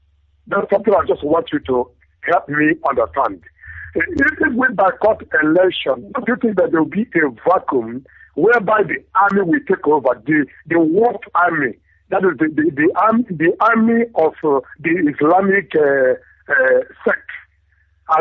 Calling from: Enugu, Enugu State, Nigeria; I'm calling from Enugu, the land of Biafra.

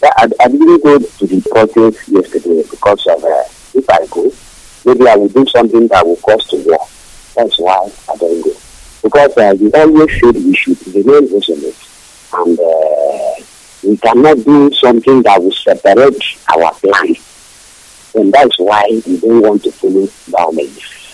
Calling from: Port Harcourt, Rivers, Nigeria; an informant agent from Kwagong State, but I'm calling from Port Harcourt, Bocha.

